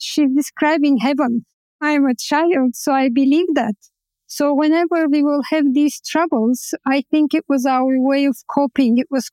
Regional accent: Bulgaria; moved away; Growing up in Bulgaria, you are told that you are a Turk. I am growing up in a Muslim Turkish family.

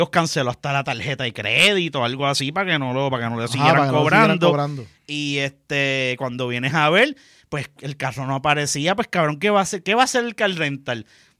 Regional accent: Puerto Rico; yo soy un boricua en un mar de dominicano

